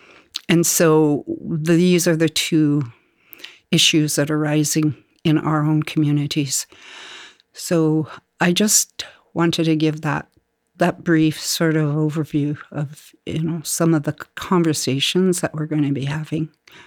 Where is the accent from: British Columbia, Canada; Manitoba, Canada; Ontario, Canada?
British Columbia, Canada; Alert Bay; I grew up in Alert Bay, and so I grew up as Namris, and this has been a long, long journey that our Kwakwaka'wakw people have been on regarding our territories, our lands.